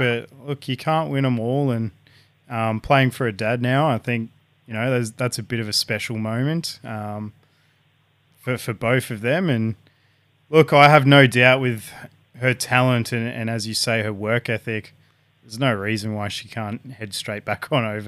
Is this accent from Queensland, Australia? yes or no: yes; Townsville, Queensland, Australia; you came back down under, back home sort of, to serve your rookie WNBL season here with my hometown, Townsville.